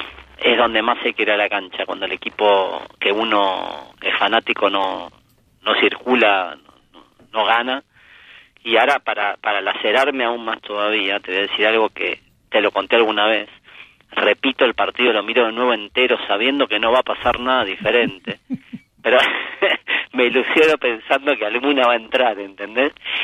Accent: Buenos Aires, Argentina; para los que somos porteños, ir a ver a Estudiantes, más allá de que yo paso gran parte de mi vida en el partido de La Plata

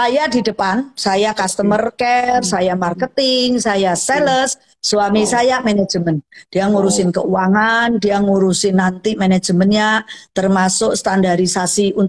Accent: Surakarta, Central Java, Indonesia; Kebetulan saya dari Solo, banyak orang yang ngomong tuh beli gado-gado di si Solo.

